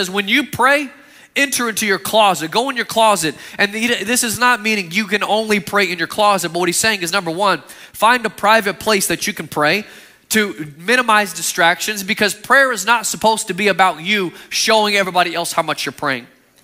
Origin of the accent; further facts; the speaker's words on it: Austin, Texas, United States; when I was growing up in Austin, grew up in Texas, and north of Austin is a Georgetown